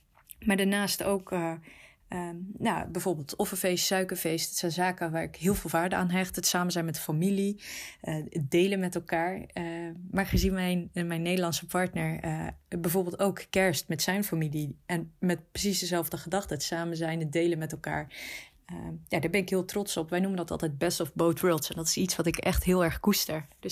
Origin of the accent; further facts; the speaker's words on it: Netherlands; born there; Ik ben in Nederland geboren, ik ben islamitisch opgevoed en naarmate ik ouder werd heb ik daar zelf verdieping in gezocht